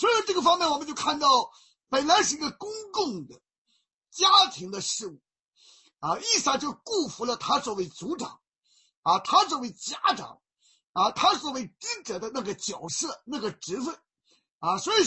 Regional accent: Shandong, China; 那我小的时候在山东，那我们就知道山东人男子汉

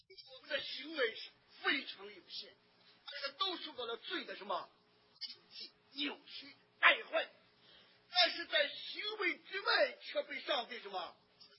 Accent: China

